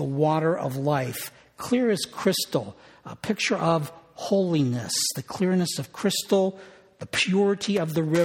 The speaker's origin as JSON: {"language": "English", "town": "Pittsburgh", "region": "Pennsylvania", "country": "United States", "tie": "born or raised there", "said": "went to school at Ohio University in Athens, Ohio, of course I was raised in Pittsburgh, was commuting to get down there."}